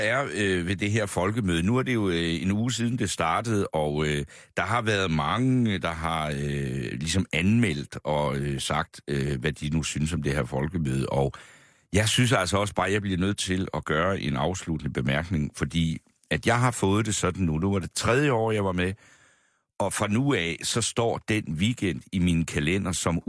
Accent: Region of Southern Denmark, Denmark; jeg som fynbo

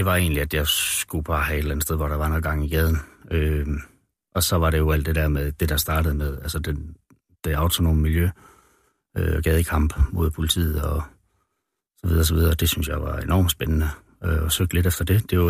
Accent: Aarhus, Central Denmark Region, Denmark; nu er jeg født og opvokset i Aarhus

